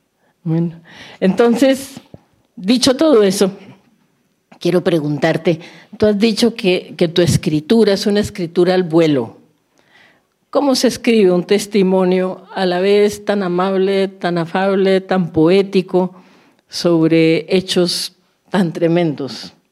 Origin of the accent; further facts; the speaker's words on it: Colombia; Es que nosotros somos así. Es que un colombiano no se queda varado.